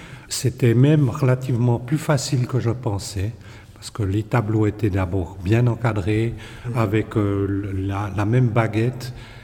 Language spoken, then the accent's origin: French; Moutier, Bern, Switzerland; je l'ai connu dans son enfance, parce que je suis de Moutier, évidemment.